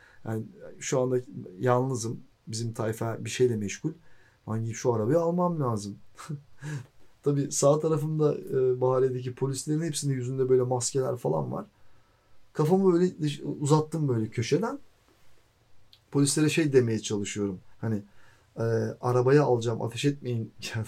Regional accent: Kadıköy, Istanbul, Turkey; Yani benim çocukluğum, ilk gençliğim yani Kadıköy'de geçti.

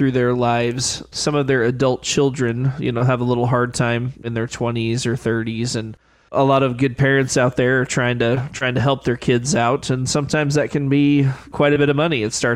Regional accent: Nixa, Missouri, United States; I grew up in Nixa

